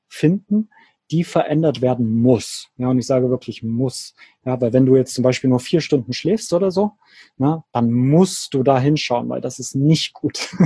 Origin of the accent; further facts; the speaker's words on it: Saxony, Germany; moved away as an adult; also born or lived in Switzerland; Und dann habe ich mich immer weiter Richtung Süden bewegt, erst zurück in meine alte Heimat in der Nähe von Leipzig.